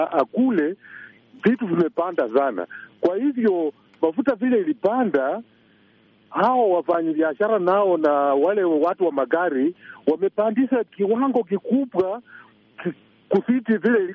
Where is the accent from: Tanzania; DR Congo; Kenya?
Kenya; Bungoma County; natoka sehemu za Bungoma, kaunti ya Bungoma, sehemu za Sango Malakizi.